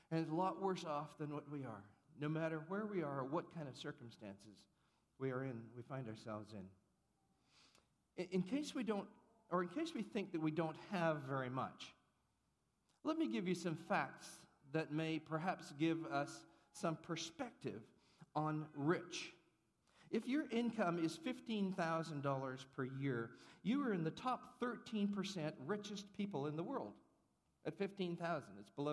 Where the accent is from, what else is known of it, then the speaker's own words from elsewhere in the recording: India; I was born and raised in India.